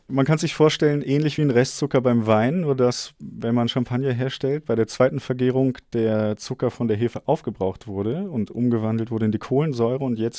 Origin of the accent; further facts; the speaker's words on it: Germany; now in Vienna, Austria; Bin dann nach Wien gekommen, aus Deutschland.